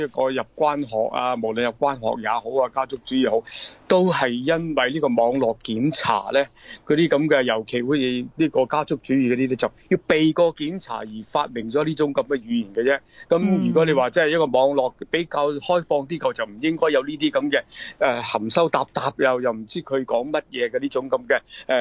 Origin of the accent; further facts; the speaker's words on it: Hong Kong; 加速主義咧就有啲似我哋香港人講嘅攬炒